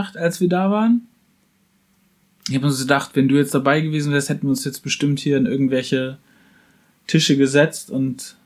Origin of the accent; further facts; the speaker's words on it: Wismar, Mecklenburg-Vorpommern, Germany; so wie man halt bei uns in Wismar auch Wismar und Umgebung halt seinen Sommer verbracht hat.